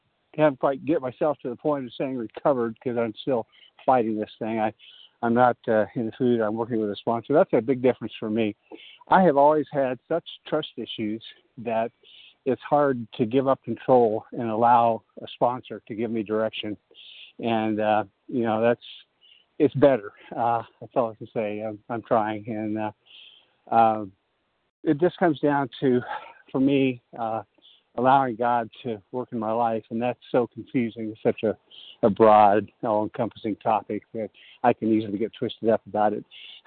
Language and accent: English; Lawrence, Kansas, United States; I'm from Lawrence, Kansas.